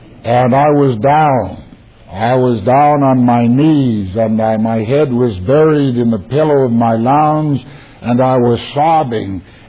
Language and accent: English; Canada; I'm a Canadian.